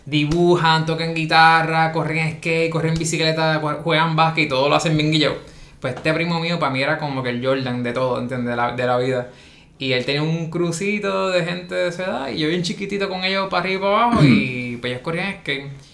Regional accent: Trujillo Alto, Puerto Rico; Soy de Trujillo Alto, 34 años.

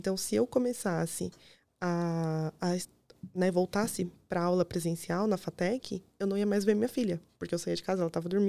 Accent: Osasco, São Paulo, Brazil; Em Osasco. Isso, que eu sou de Osasco.

